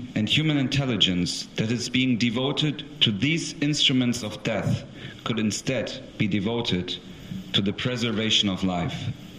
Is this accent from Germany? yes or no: yes; Germany; as well from Germany.